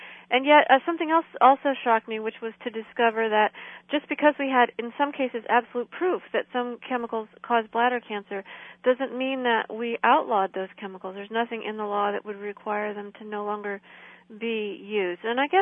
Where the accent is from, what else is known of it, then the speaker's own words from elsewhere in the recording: Illinois, United States; We're all from Illinois, both sides of my family.